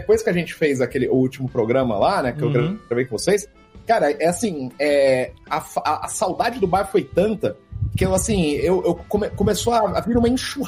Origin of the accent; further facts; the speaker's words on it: Brazil; Ele falou, pô, cara, tá bebendo, aí que legal, de onde você é? Eu sou do Brasil.